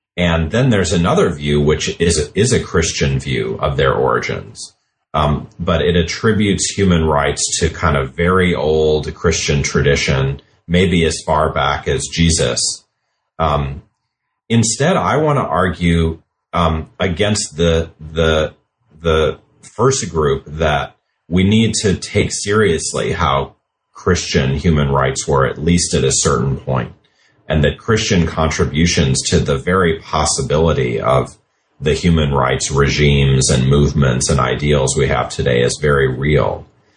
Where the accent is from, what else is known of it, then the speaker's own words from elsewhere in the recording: United States; I'm an American. I am a historian by training.